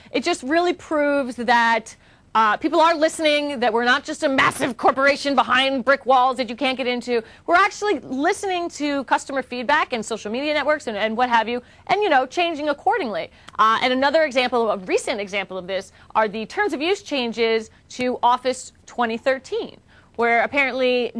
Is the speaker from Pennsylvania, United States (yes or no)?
no; New York, United States; My bad. I'm from New York. Can't help it.